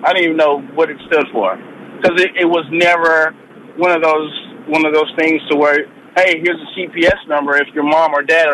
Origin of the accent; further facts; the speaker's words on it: Houston, Texas, United States; And I grew up in the South. I grew up in Houston.